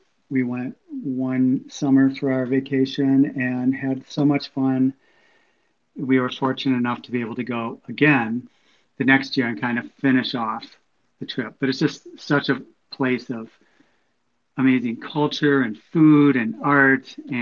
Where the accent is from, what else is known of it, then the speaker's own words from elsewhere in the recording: Minneapolis, Minnesota, United States; moved away as an adult; now in California, United States; And I moved out from Minnesota. I'm originally from Minneapolis, born and raised, and moved to California to go to CalArts and made the big long drive.